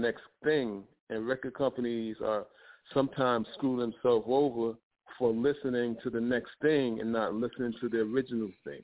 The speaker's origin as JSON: {"language": "English", "region": "New York", "country": "United States", "lives_now": "Delaware, United States", "said": "from my city, I'm from New York, but I reside in Delaware now."}